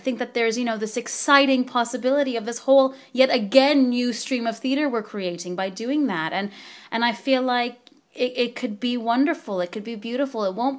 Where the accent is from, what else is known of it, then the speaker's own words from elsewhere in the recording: Canada; moved away; I'm Canadian. My parents live in Canada.